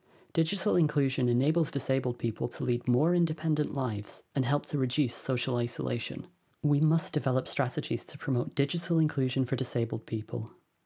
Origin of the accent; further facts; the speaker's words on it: Kasese, Western Region, Uganda; In many rural areas, such as my hometown of Kasese, the situation is even direr.